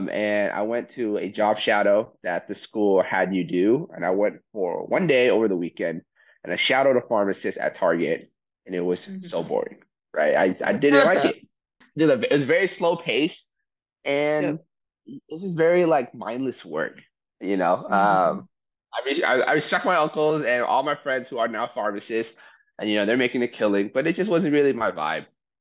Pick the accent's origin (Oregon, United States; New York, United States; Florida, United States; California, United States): Oregon, United States; Portland; I am born and raised in Portland, Oregon. Portland has been my home for the last 28 years. My parents immigrated here from Vietnam, and they met here in Portland picking strawberries.